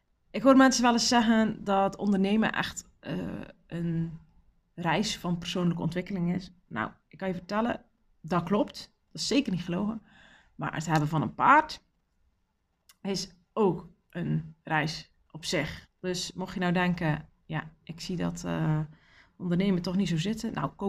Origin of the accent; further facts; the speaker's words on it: Zeeland, Netherlands; ik ben 38 jaar en geboren en getogen in Zeeuws-Vlaanderen. Dat hoor je waarschijnlijk ook aan mijn manier van praten. Ik gooi er wel eens een beetje dialect tussendoor